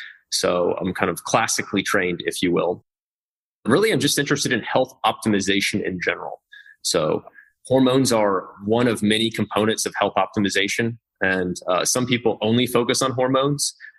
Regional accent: Kansas, United States; Yeah. So my background is, you know, I'm from Kansas. I wanted to be a doctor since I'm a little kid.

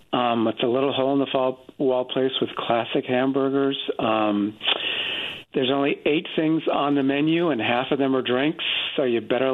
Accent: California, United States; I grew up, my mother's from Arizona, I grew up in Southern California.

